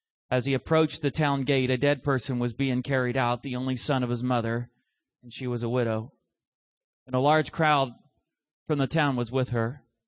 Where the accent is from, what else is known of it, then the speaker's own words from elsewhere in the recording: Southern United States, United States; accent: Southern; sorry, I'm a Southern preacher, and I count on crowd participation, okay? Can you understand with my accent this morning?